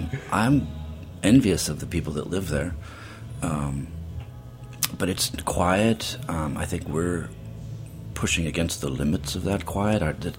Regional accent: Portland, Oregon, United States; I mean, I'm sort of from Portland, Oregon

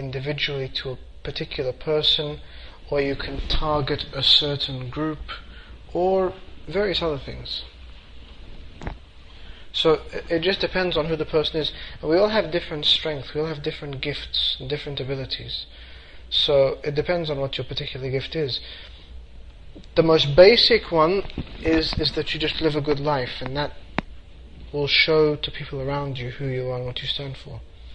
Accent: Egypt; I said, I'm Christian, I'm Orthodox from Egypt.

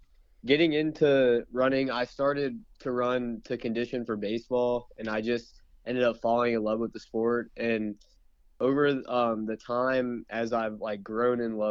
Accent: Virginia, United States; And I feel like since we're from Virginia, a lot of us have raced there like in high school.

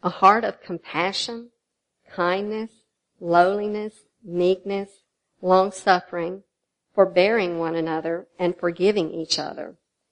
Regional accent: Nashville, Tennessee, United States; Of course, I'm from the Nashville area

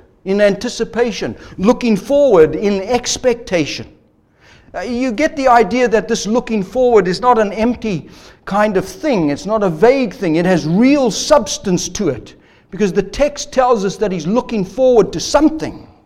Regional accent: Zimbabwe; I remember in the country I grew up in Rhodesia back in the time, on the eastern side were some very high mountains

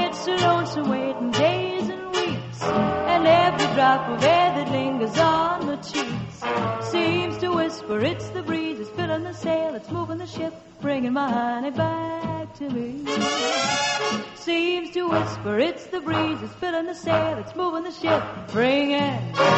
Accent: Oklahoma, United States; Well, I'm kind of proud of them myself because I'm from Oklahoma, too. I know a lot of fellas back home who belong to the Guard.

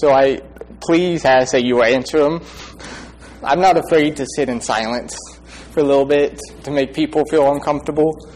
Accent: Radford, Virginia, United States; I am from Radford. I attend the Radford Church of Christ. I have since about a week after I was born.

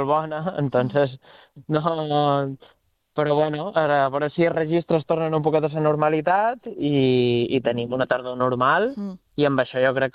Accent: Sant Antoni de Portmany, Balearic Islands, Spain; que no sóc president de Eivissa, que sóc de Sant Antoni

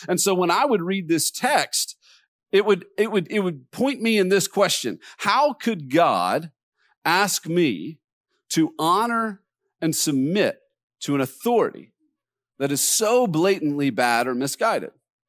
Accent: the South, United States; You know, I grew up in the South. I grew up going to Southern Baptist Church, and this was the 80s

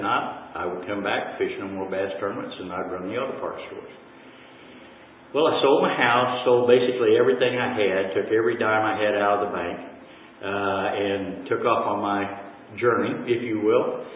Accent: Lake of the Ozarks, Missouri, United States; I was born in Missouri, grew up at Lake of the Ozarks in Missouri to a wonderful family.

